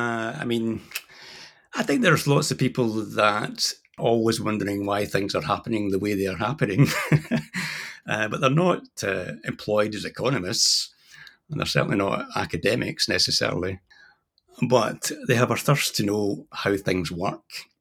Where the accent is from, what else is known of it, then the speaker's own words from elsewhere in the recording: Scotland, United Kingdom; Yeah, that's correct. Yeah, I'm from Scotland.